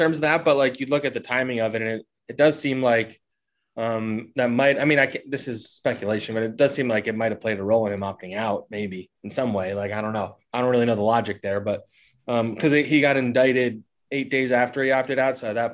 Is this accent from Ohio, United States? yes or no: no; New Jersey, United States; Yeah, I grew up in South Jersey.